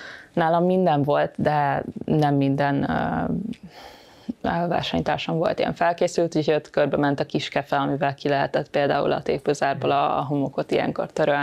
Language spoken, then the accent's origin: Hungarian; Szombathely, Vas, Hungary; én amíg Szombathelyen éltem, ugye ott nőttem fel, nem találkoztam hozzám hasonló sérülttel.